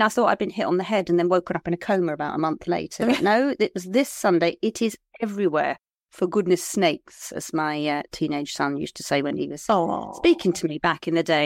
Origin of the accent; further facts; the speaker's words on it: Liskeard, South West England, United Kingdom; I come from Liskeard in Cornwall.